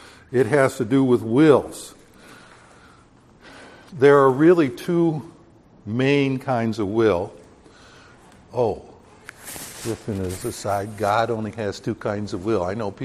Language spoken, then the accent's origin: English; the South, United States; I was raised partially in the South, so I'm going to misread this just for the fun of it.